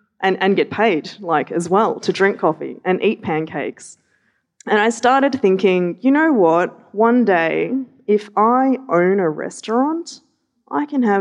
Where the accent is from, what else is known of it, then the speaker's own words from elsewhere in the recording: Melbourne, Victoria, Australia; I grew up in Melbourne, maybe one of those little hole-in-the-wall places.